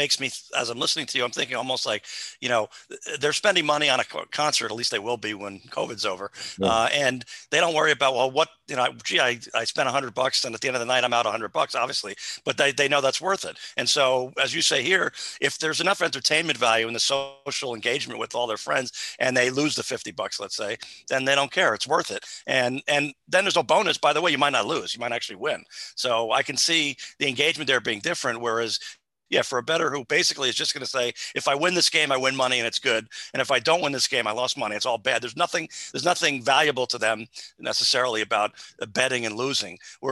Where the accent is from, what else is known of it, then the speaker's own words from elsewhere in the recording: New Jersey, United States; yeah, I'm from New Jersey also, Ed